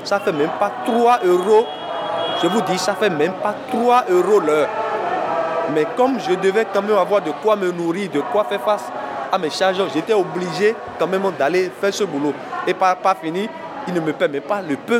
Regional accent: Benin; now in Marseille, France; Je suis originaire du Bénin.

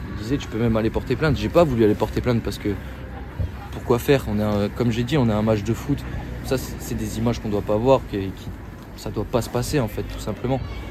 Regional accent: North, France; now in Provence, France; à la base, je suis pas d'ici. Je suis pas de la Provence, je viens du Nord.

